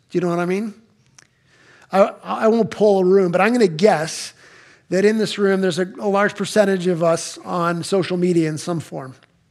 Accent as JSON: {"language": "English", "town": "Barrie", "region": "Ontario", "country": "Canada", "said": "oh yeah, I'm from Barrie, and there's from somebody from Oakville"}